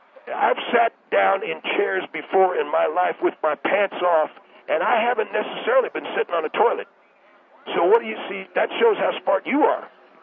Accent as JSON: {"language": "English", "region": "the South", "country": "United States", "said": "I'm a Southerner too, sir, but I'm a patriot of the United States of America"}